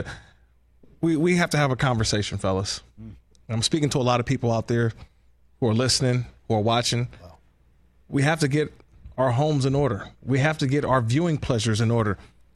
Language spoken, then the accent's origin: English; California, United States; I'm from the Bay Area.